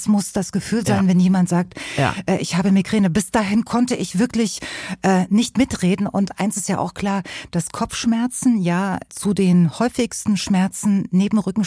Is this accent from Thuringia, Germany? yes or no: yes; Weimar, Thuringia, Germany; in meiner Kindheit, ich komme ja aus Weimar in Thüringen